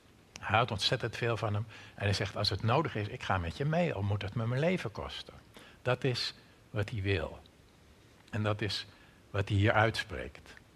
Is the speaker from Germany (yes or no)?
no; North Holland, Netherlands; Ik kom helemaal uit Noord-Holland, zoals je hoort.